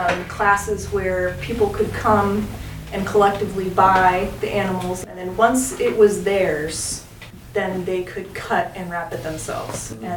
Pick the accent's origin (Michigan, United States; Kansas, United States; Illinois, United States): Michigan, United States; I'm from Michigan originally